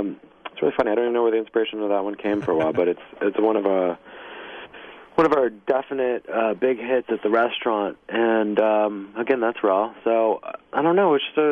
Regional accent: Waterford, Wisconsin, United States; also born or lived in Racine; I grew up around farms all over the place in Wisconsin. I was born in Racine and grew up in the Waterford area. I went to school in Union Grove.

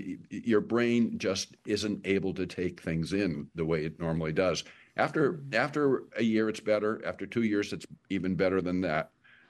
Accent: Milwaukee, Wisconsin, United States; also born or lived in West Bend; I am a cheesehead. I grew up in Wisconsin. I grew up in Milwaukee and West Bend. I still have a home in West Bend

